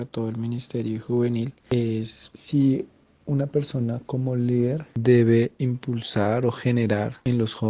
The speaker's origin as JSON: {"language": "Spanish", "region": "Bogotá", "country": "Colombia", "said": "soy de Bogotá, Colombia"}